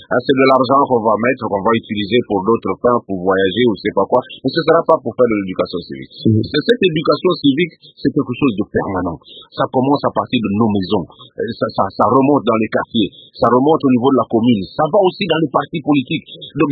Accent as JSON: {"language": "French", "region": "Kinshasa", "country": "DR Congo", "also_born_or_lived": "Lubumbashi", "said": "Moi, je suis de Kinshasa, mais j'ai fait mes études à Lubumbashi."}